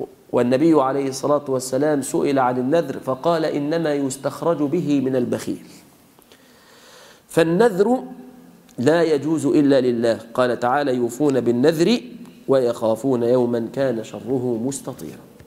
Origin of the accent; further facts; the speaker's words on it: Mansoura, Dakahlia, Egypt; قلت له احنا فلاحين يا شيخنا وبتاع، عايزين نعرف الحق. قال لي أيوة. قلت له والله عندنا في المنصورة مشايخ يعني بيطلعوا كده وبتاع